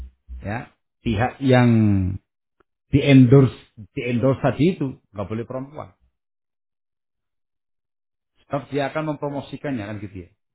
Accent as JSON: {"language": "Indonesian", "region": "Java", "country": "Indonesia", "said": "Kita kan orang Jawa ini."}